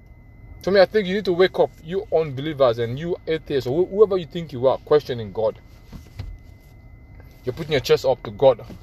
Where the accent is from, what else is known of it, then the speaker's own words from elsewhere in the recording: Sierra Leone; English is a second language; now in Randolph, United States; I'm from Sierra Leone, but now I'm in Randolph, Massachusetts.